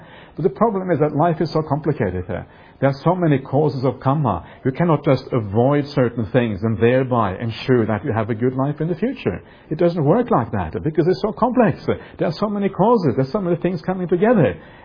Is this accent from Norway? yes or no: yes; Norway; also born or lived in England / France / Germany; now in Australia; I grew up in Norway partly. I also grew up in England, I grew up in France, I grew up in Germany, now I live in Australia.